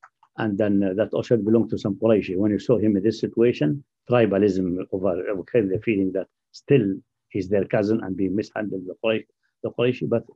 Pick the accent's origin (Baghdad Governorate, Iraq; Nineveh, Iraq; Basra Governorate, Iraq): Nineveh, Iraq; I said, I'm from Nainawa, nearby Mosul, near Mosul. Now it's part of Mosul in Iraq.